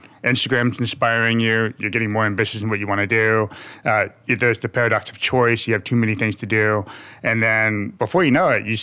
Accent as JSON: {"language": "English", "country": "United States", "said": "my wife's Dutch and I'm American."}